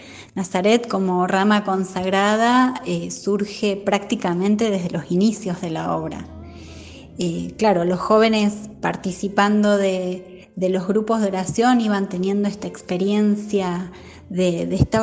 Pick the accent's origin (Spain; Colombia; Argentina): Argentina; Ataliva, Santa Fe; moved away as an adult; now in Paraná, Argentina; nací en la localidad de Tostado, provincia de Santa Fe. Luego con mi familia nos mudamos a una localidad muy pequeña que se llama Ataliva. A los 18 más o menos me mudé a la ciudad de Santa Fe para estudiar mi carrera universitaria